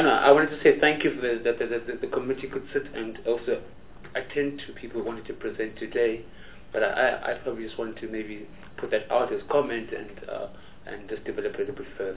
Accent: Eastern Cape, South Africa; I am from the Eastern Cape

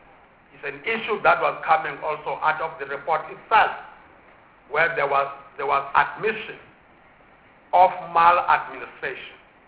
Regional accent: Gauteng, South Africa; I'm saying here, yeah, because I'm from Gauteng, particular in Gauteng, where I come from

